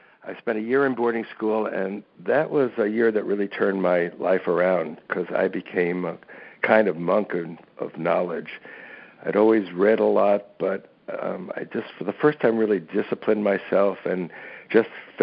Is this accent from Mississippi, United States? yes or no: no; New York, United States; also born or lived in Michigan; Well, I grew up outside of New York and outside of Detroit, and I grew up in a pretty political family